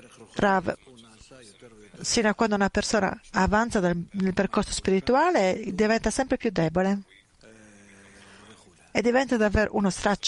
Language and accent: Italian; Irkutsk, Irkutsk Oblast, Russia; Italian is a second language; Vengo da Kutsk.